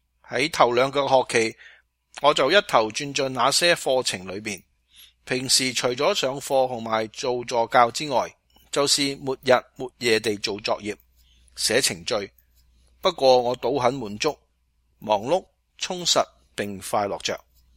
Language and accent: Chinese; China; 我们中国人有着让自己引以为豪、光辉灿烂的悠久历史和文化传统